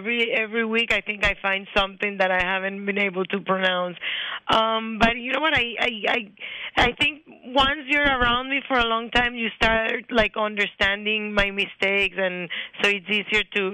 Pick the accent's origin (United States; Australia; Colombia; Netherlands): Colombia; English is a second language; when I was growing up in Colombia.